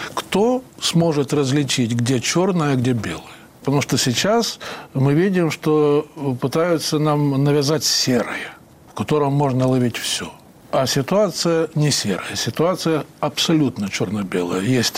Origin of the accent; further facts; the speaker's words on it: Ukraine; я был первым из Украины стажером, который работал внутри НАТО в течение 2 недель